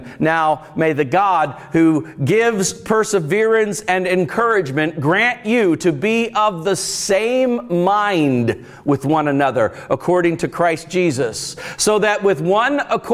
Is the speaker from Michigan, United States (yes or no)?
no; Florida, United States; I grew up in Florida. I had never heard of such a thing until I came up north.